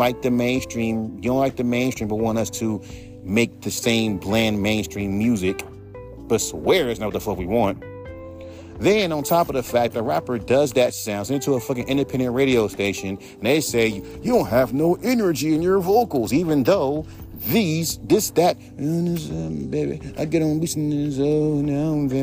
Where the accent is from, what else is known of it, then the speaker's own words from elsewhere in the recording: West Coast, United States; I'm from the West Coast, by the way.